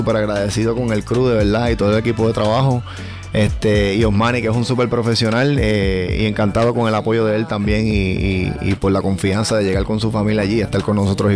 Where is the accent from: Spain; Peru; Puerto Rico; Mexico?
Puerto Rico; ese apellido es de España, realmente es su origen, pero yo soy full puertorriqueño, pero sí